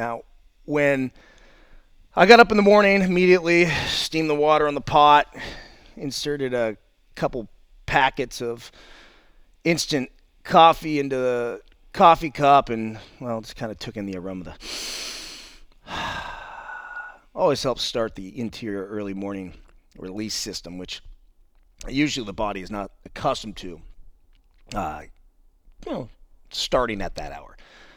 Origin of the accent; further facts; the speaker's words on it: California, United States; Now, I grew up in the Bay Area and for the most part lived on the peninsula my entire life.